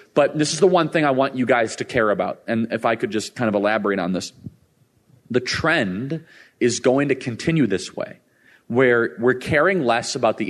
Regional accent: Scotland, United Kingdom; I'm a Scot, and we don't forget, right?

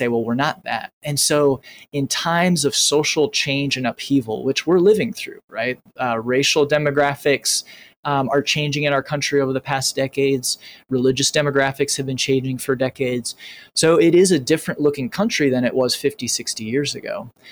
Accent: Indiana, United States; Northern Indiana, actually.

